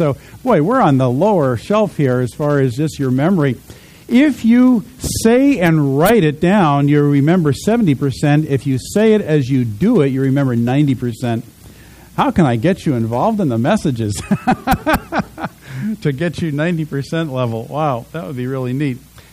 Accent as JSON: {"language": "English", "region": "East Coast", "country": "United States", "tie": "born or raised there", "said": "I grew up on the East Coast, and not only do you get the Christian holidays off, you get the Jewish holidays off, and you go to school until the end of June as a result of that."}